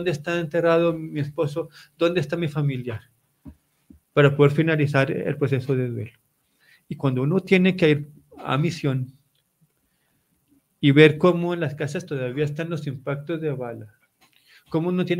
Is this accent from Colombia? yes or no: yes; Colombia; el aporte que yo como colombiano, como ciudadano, puedo hacer.